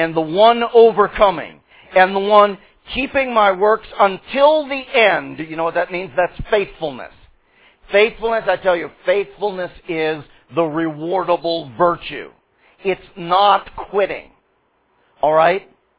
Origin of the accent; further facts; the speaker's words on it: the South, United States; accent: southern; Do I take my southern accent and my porch and my dog and my iced tea and chill for the last 3 years?